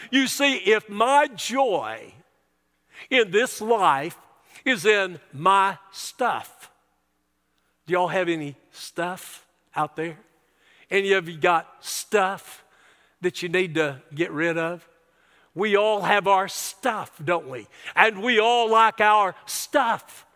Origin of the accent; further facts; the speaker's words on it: United States; born there; I'm thankful that I was born in America, the land of the free and the home of the brave.